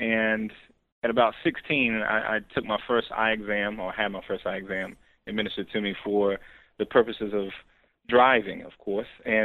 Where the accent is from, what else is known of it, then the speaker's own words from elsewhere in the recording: North Carolina, United States; now in Pennsylvania, United States; I'm from North Carolina.